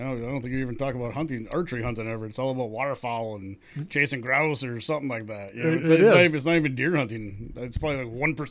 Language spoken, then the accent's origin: English; Green Bay, Wisconsin, United States; Yeah, we did a lot of fishing together, growing up in Green Bay, fishing De Pere and the Bay and all that kind of stuff